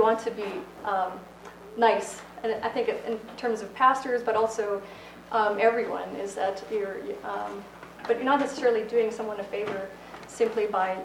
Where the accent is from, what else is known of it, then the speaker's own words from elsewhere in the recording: Canada; As a Canadian